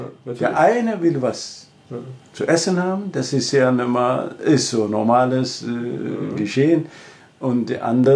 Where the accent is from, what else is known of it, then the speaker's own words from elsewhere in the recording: Ethiopia; German is a second language; moved away as an adult; now in Germany; ich komme ursprünglich aus Äthiopien, ich habe in Leipzig studiert